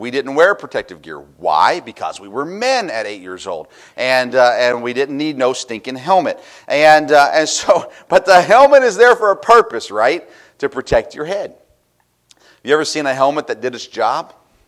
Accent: Tennessee, United States; I was a kid from Tennessee who really never ice skated much until I went to Wisconsin

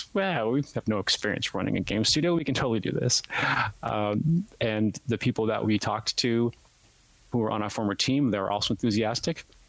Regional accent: Massachusetts, United States; now in Chicago, United States; The North Shore of Boston is where I grew up.

